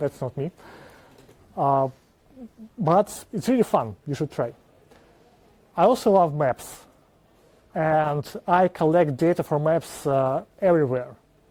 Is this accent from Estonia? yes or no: yes; Estonia; from Estonia.